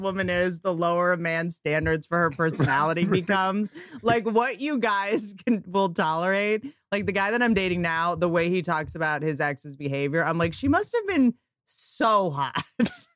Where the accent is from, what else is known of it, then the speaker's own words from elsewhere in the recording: Portland, Oregon, United States; I'm from Portland. We don't have digital clocks.